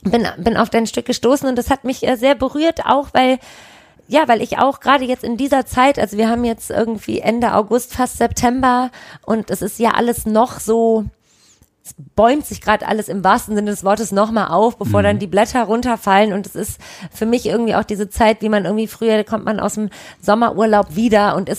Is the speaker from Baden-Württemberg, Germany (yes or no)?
no; Düsseldorf, North Rhine-Westphalia, Germany; ich bin in Golzheim aufgewachsen